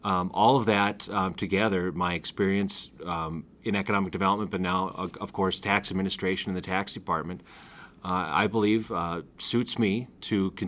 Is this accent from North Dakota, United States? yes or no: yes; North Dakota, United States; You know, I'm from Northwest North Dakota. I grew up around the oil patch.